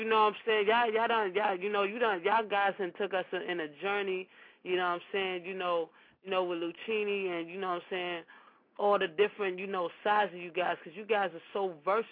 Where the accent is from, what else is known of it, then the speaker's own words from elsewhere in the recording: Queens, New York, United States; now in Washington metropolitan area, United States; I'm from Queens, New York, but I live in the DMV in the D.C., Maryland, Virginia area right now.